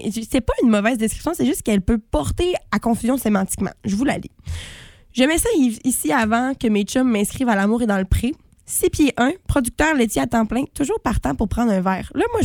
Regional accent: Quebec, Canada; Je viens du Saguenay.

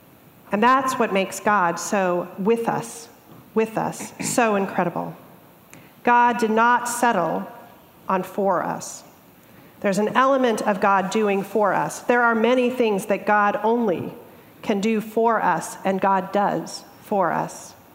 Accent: Phoenix, Arizona, United States; I'm a girl from Phoenix, Arizona. Things built in the 1920s are old.

